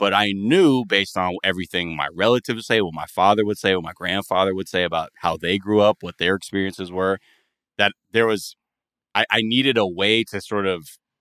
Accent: California, United States; being biracial and growing up in the San Fernando Valley

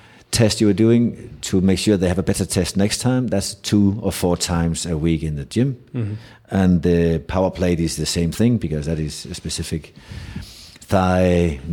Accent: United States; being an American, I remember when I've watched American football develop

